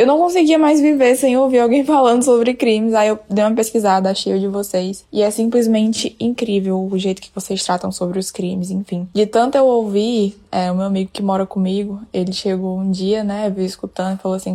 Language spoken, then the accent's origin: Portuguese; Jaguaribe, Ceará, Brazil; eu sou de Jaguaribe, no interior do Ceará.